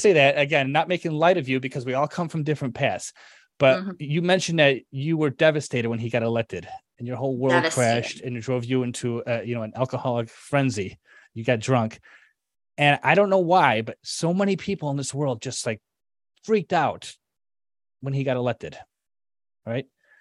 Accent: Chicago, Illinois, United States; So we mentioned offline that I'm from Chicago.

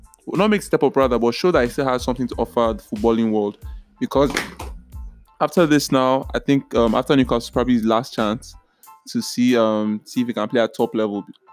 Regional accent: Nigeria; I mean, as a Nigerian and as an Iwobi fan, it's not the move.

